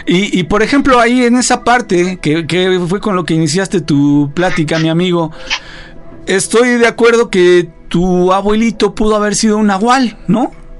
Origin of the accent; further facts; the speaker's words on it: Mexico; born there; Aquí en México.